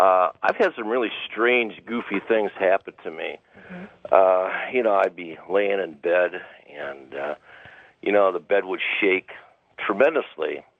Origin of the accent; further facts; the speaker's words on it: Aurora, Illinois, United States; Yeah. I'm from Aurora, Illinois.